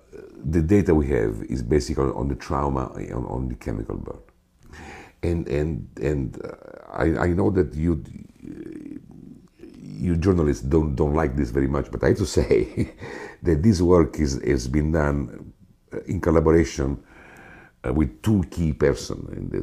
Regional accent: Italy; English is a second language; Of course, I grew up in Italy. I am an MD.

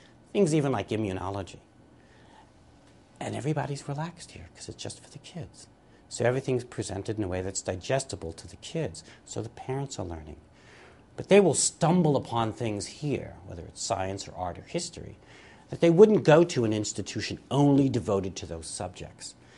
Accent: Bronx, New York, United States; for a kid growing up in the Bronx, to think about being an archaeologist was quite unusual.

